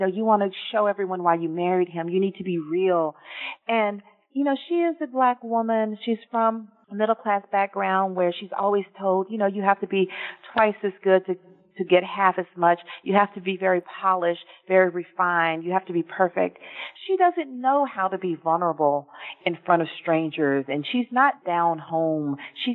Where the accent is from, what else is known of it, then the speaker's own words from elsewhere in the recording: Atlanta, Georgia, United States; I feel that for me, at least, growing up in Atlanta and having a very large extended family, that mass incarceration is in the air.